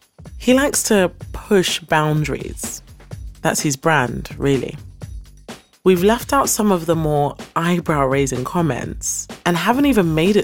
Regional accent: London, United Kingdom; Yes, born and raised in East London.

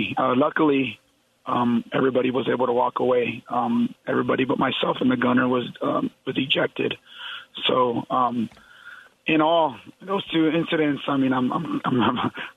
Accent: Uvalde, Texas, United States; also born or lived in San Antonio; Well, it's actually in Uvalde. That's my hometown. I lived in San Antonio for about 10 years after I got out of the military and just recently came back home.

